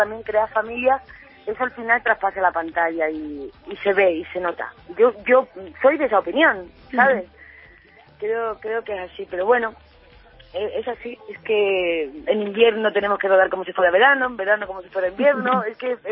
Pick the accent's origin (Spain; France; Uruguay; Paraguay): Spain; Andalusia; moved away as an adult; now in Madrid, Spain; Porque yo vengo del sur, yo vengo de Andalucía